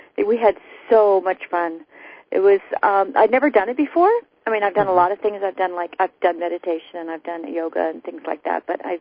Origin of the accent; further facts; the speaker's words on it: Hawaii, United States; We're from Hawaii.